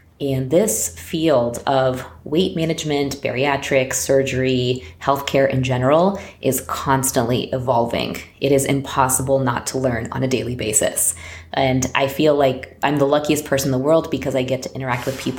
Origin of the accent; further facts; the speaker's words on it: United States; also born or lived in Russia; My family and I actually came here from Russia when I was little, so I am an immigrant. But I came so young that really, obviously, I'm an American and I grew up here. My culture is this one and my language is this one.